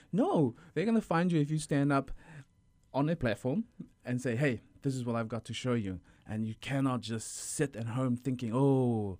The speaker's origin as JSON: {"language": "English", "country": "New Zealand", "tie": "born or raised there", "said": "I grew up in New Zealand and I saw … perform in New Zealand doing a lot of theater stuff."}